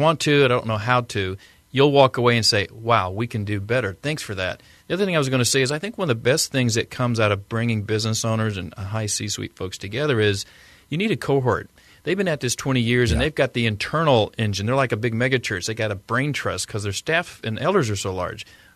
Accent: Indianapolis, Indiana, United States; And I met a guy from Indianapolis, my hometown.

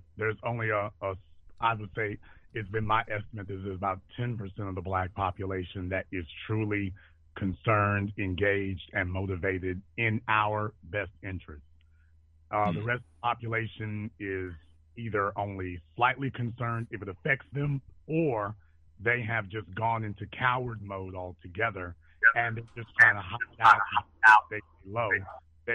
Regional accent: Louisiana, United States; Remember, I'm from Louisiana. I'm from the state where people forget this.

